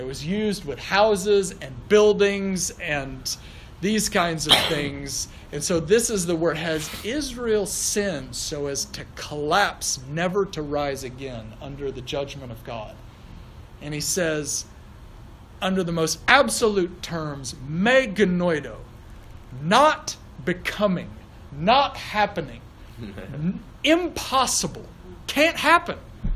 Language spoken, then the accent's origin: English; Ireland; I'm an Irish. We save civilization.